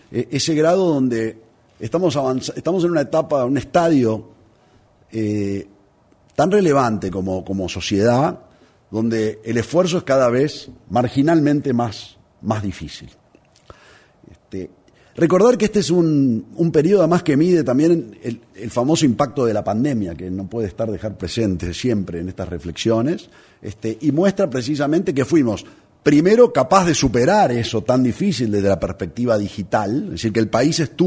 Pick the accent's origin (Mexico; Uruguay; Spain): Uruguay; como uruguayo